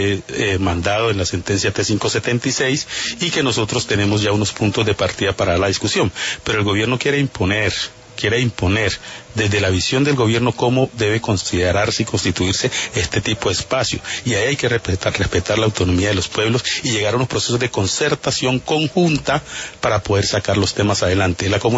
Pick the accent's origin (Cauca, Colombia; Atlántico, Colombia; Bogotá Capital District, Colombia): Cauca, Colombia; Guapi; el problema de la interconexión en Guapi, que es mi pueblo